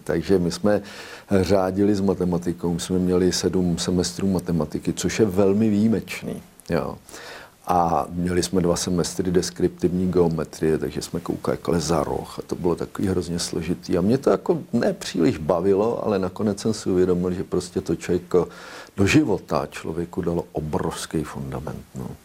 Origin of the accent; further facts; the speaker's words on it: Plzeň, Plzeň Region, Czechia; born there; Já jsem se narodil v Plzni.